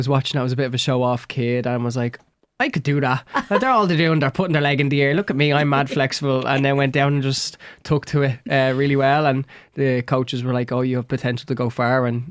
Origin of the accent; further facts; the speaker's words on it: Tallaght, Leinster, Ireland; because I grew up in Tallaght, I never had the accent that everyone else had. I was a little bit different.